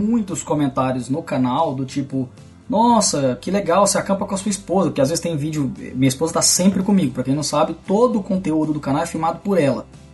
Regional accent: Goiás, Brazil; eu sou goiano e Goiás faz calor pra caramba

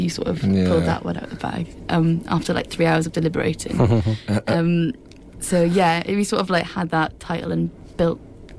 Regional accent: Swansea, Wales, United Kingdom; Oh, we're going to Swansea, which is my hometown.

